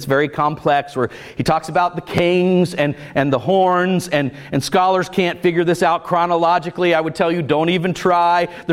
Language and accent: English; Florida, United States; I grew up in Florida. I spent my share of time on the beach and in the water.